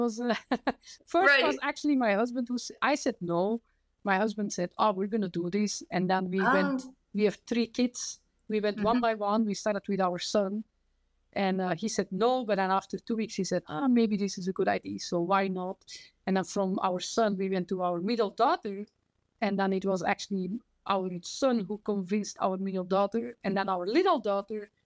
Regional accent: Zoersel, Flanders, Belgium; English is a second language; also born or lived in Antwerp; But I grew up in Antwerp, which is the second biggest, city in Belgium. And in outer, in a small village called Zoersel. So I grew up in the countryside. So I went to school there, biked to school when I was young.

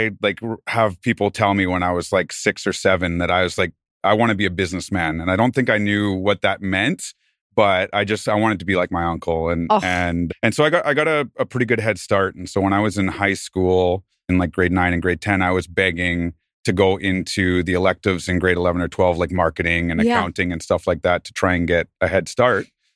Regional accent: Cassiar, British Columbia, Canada; also born or lived in North Vancouver; So I was born at Lionsgate Hospital in North Van, and then I think when I was like 6 weeks old, I went up to this mining town on like the BC Yukon border called Cassiar.

